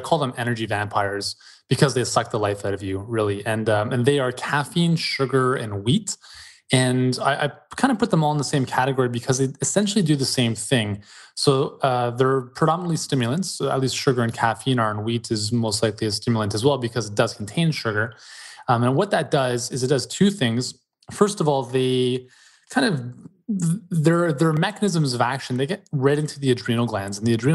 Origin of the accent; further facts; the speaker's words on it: Canada; I mean, I think Quebec's part of Canada. Maybe some others don't, but we're definitely Canadian.